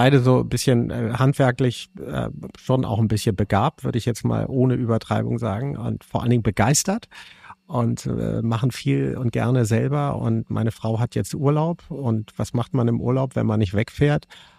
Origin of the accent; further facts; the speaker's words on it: Bad Segeberg, Schleswig-Holstein, Germany; Also ich komme ja aus dem Norden von Hamburg, aus einer Kleinstadt Bad Segeberg